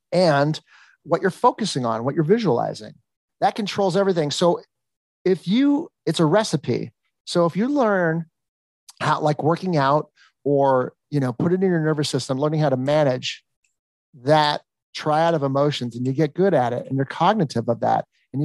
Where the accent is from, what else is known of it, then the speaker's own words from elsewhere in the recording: Encino, California, United States; born there; I was born in Encino, but I'm an 80s child.